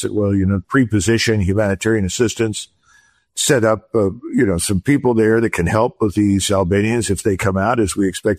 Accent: Scotland, United Kingdom; We're all Scottish, so I had a certain rapport instantly.

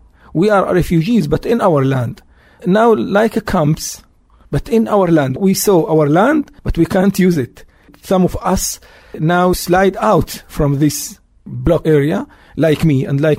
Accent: Israel; Yes, I'm from Palestine. I'm a Palestinian, from the Palestinian who live in Israel now.

